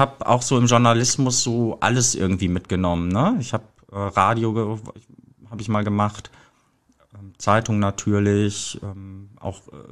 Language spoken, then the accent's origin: German; Münster, North Rhine-Westphalia, Germany; Ich bin wirklich auf dem Land groß geworden, bei Münster oder Stadt Münster, Münsterland bin ich aufgewachsen. Bin da auf so ein humanistisches Gymnasium gegangen, Schiller-Gymnasium eben.